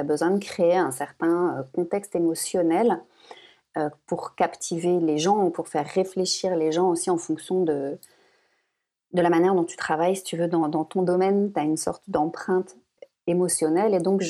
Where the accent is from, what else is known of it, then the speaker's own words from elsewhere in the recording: Morocco; Parce que moi, j'ai grandi au Maroc, pas en France.